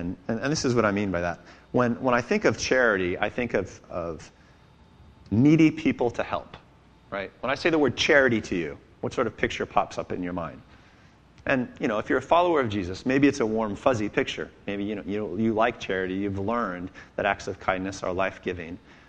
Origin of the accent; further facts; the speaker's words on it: United States; So, you know, as an American, maybe we don't think about a just system.